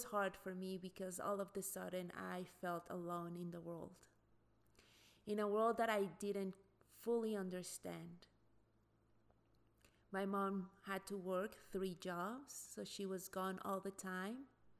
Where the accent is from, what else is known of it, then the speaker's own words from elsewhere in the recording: Mexico; now in United States; Growing up in Mexico gave me two different points of views of this country.